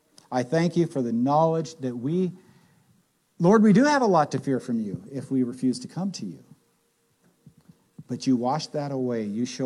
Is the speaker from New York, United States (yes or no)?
yes; Brooklyn, New York, United States; Yeah, I'm from Brooklyn.